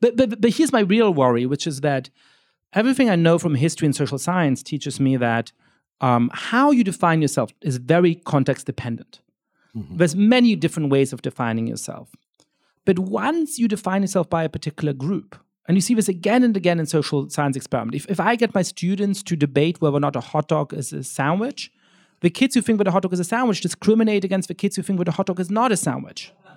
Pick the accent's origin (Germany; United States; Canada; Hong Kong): Germany; And so I ended up growing up in Germany, going to school.